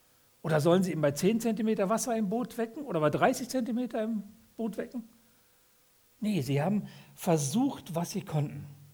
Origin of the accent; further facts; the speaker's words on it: North Rhine-Westphalia, Germany; Bei uns im Ruhrgebiet würde man sagen, boah ey, der hat voll was am Kasten, ne?